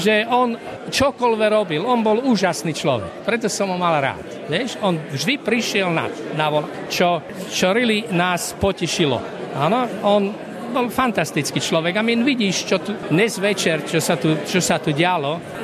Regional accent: Bratislava, Bratislava Region, Slovakia; moved away as an adult; ja som vyrástol v Bratislave

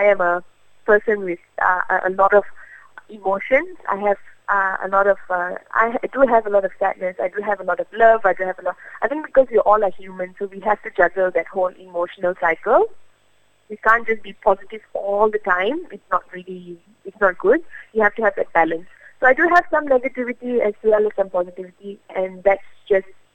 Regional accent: Malaysia; think I'm the third generation in Malaysia. So my parents, grandparents are from Tiruchi, Chennai. So I am Indian, Hindu by religion

